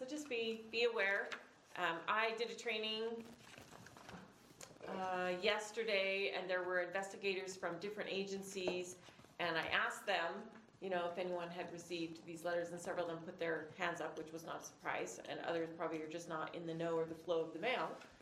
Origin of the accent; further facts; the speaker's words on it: Canada; And although I'm Canadian, I don't necessarily like traveling in the snow and on the ice.